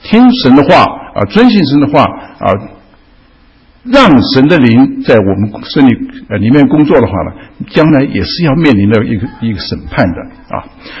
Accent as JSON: {"language": "Chinese", "country": "China", "said": "我们中国人呢常常这个被动主动分不太清楚"}